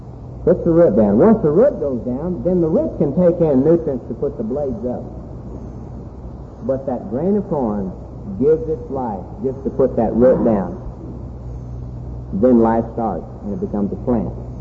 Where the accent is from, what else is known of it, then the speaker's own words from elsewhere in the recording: Guthrie, Oklahoma, United States; born there; I was born in Guthrie, Oklahoma. I went to First Baptist Church now and then with my parents.